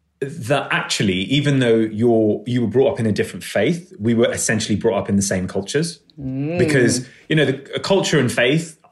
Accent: England, United Kingdom; I am English, but I'd say I'm a different type of English to the kind of majority English sensibility.

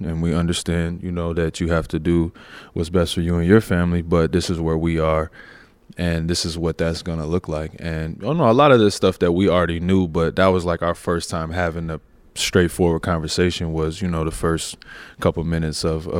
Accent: Toronto, Ontario, Canada; I grew up in Toronto. I earned a lot of who I am there.

